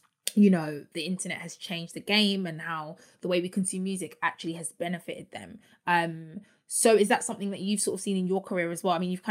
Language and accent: English; United Kingdom; even that recognition for Black British women here, let alone, you know, in the States, we kind of take it really personally and everyone really gets behind you and is rooting for you.